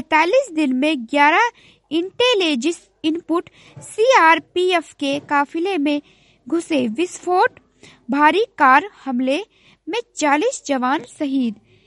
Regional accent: Gonda, Uttar Pradesh, India; और मैं गोंडा जिले से हूँ।

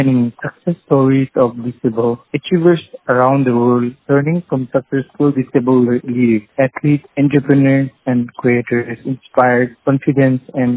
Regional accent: Dimapur, Nagaland, India; I am from Dimapur, Nagpur.

